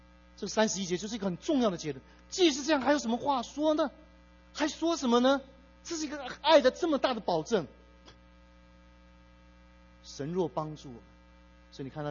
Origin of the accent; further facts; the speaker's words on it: Taiwan; now in United States; 十年前我们从台湾移民到美国来，在我们教会服侍